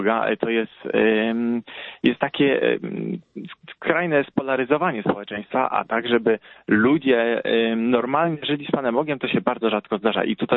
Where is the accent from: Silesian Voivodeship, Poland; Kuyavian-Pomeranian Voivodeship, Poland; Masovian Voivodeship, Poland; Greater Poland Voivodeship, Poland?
Silesian Voivodeship, Poland; Tychy; Ja przyjechałem ze Śląska, z Tychów, konkretnie z Czułowa. Jest to naprawdę piękna dzielnica Tychów